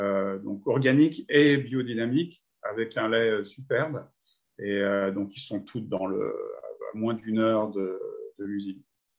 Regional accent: Nantua, Auvergne-Rhône-Alpes, France; now in Australia; Je viens d'une région de France, d'une petite ville qui s'appelle Nantua, qui se trouve entre Genève et Lyon. Donc c'est le sud, géographiquement c'est le sud du Jura, mais c'est aussi très proche des Alpes, à trois quarts d'heure de Annecy.

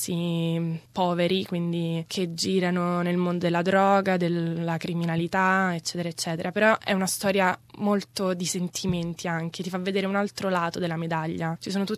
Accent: Rome, Lazio, Italy; sono di Roma, ho 24 anni e mi sono laureata in economia a Roma a marzo.

